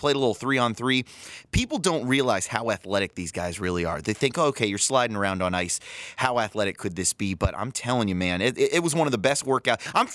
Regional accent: San Francisco, California, United States; I'm from San Francisco.

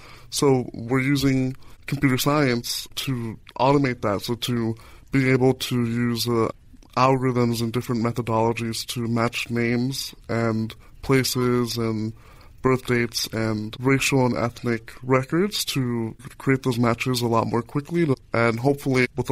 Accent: Bakersfield, California, United States; my mother immigrated from Guatemala, and I grew up in the Central Valley. I grew up in Bakersfield.

